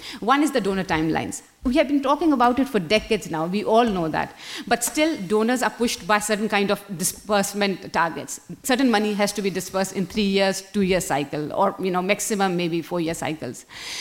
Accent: Pakistan; I come from Pakistan

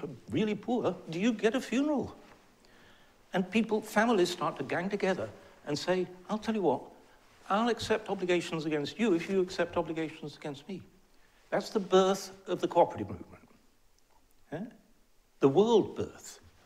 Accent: Sheffield, Yorkshire and the Humber, United Kingdom; it occurred in the cities where I grew up, the north of England. I grew up in Sheffield.

